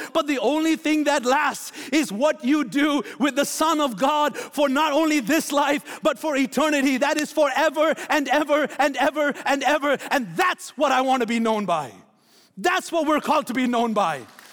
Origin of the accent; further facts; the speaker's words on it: Bahrain; now in Canada; So I was always an Indian citizen, even though I was born and raised in Bahrain.